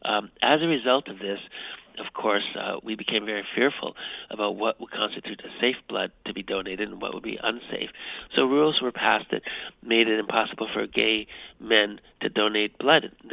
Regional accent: Canada; I was so excited as a Canadian of African heritage to be among African peoples. And I'd grown up in white suburbs with a fairly light skin.

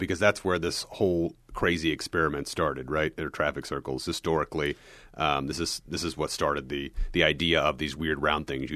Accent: Kansas City, United States; I grew up in the Kansas City area

